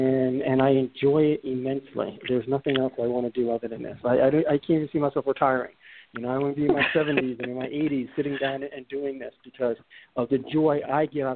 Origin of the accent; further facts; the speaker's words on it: New York City, New York, United States; I grew up in New York City. I was raised in projects in New York City up in Harlem.